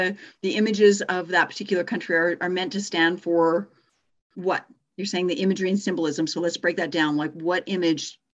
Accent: Canada; saying this as a I'm Canadian too, right?

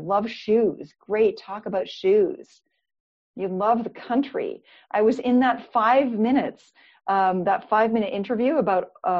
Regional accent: Canada; my parents are both, they both come from the farm and I'm from Canada.

